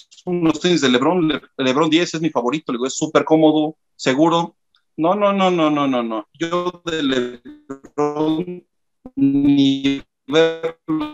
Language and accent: Spanish; Azcapotzalco, Mexico City, Mexico; born there; Yo nací aquí en Azcapotzalco, en la colonia petrolera. … porque nací en la calle Cerro Azul 199, en la petrolera.